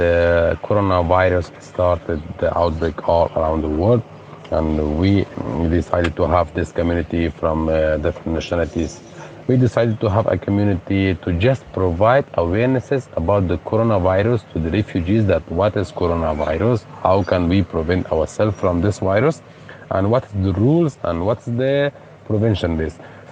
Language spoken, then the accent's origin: English; Afghanistan; now in Moria, Greece; from Afghanistan, and I live with my family in Moria camp from approximately 6 months, and I'm a pharmacist.